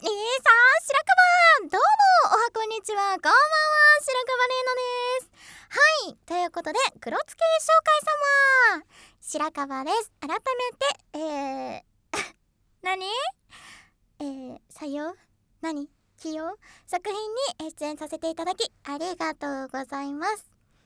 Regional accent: Tsuruoka, Yamagata, Japan; born there; also born or lived in Aomori; 主に青森に住んでた期間が長くてですね、で、あの生まれは山形なんですよ。山岡の鶴岡っていうところで生まれたんですけど、なのでなんかイントネーションが あっちゃこっちゃにね行くことが多いんですけれども

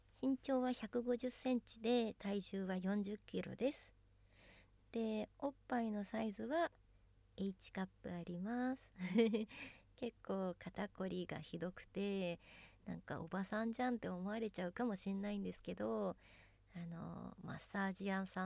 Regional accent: Kanagawa, Japan; 出身地は神奈川県です。海が近くにあって結構住みやすいところに住んでるなって思ってます。

